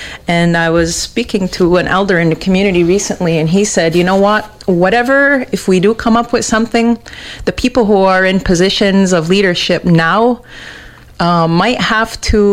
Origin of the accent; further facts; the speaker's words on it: Kahnawake, Quebec, Canada; growing up in Ganhawage, you can't help but be around politics.